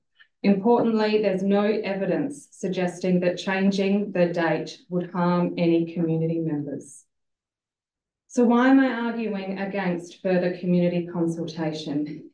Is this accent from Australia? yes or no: yes; South Australia, Australia; I was born and raised in the Adelaide Hills, where I now raise my family. I have English, Scottish, French, and German heritage.